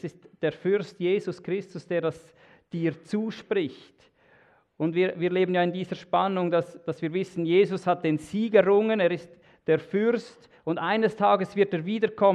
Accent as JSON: {"language": "German", "town": "Glattfelden", "region": "Zurich", "country": "Switzerland", "tie": "born or raised there", "said": "aufgewachsen in Glappfelden. Das Lustige ist, das ist 8 Kilometer Luftlinie von Freienstein weg."}